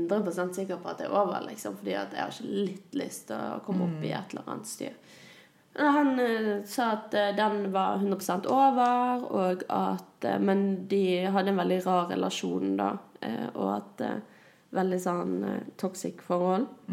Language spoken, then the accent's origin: Norwegian; Sotra, Vestland, Norway; Han er jo fra Sotra. Ja, der jeg er fra.